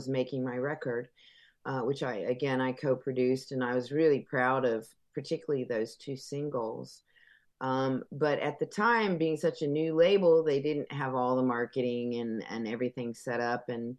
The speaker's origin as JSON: {"language": "English", "country": "United States", "lives_now": "Tennessee, United States", "said": "So, you know, there's that London gray, and I'm originally from Florida, Georgia."}